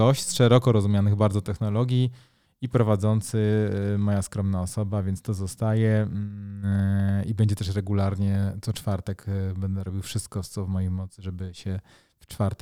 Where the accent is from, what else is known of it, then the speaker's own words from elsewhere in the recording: Subcarpathian Voivodeship, Poland; Na Podkarpacie, skąd pochodzę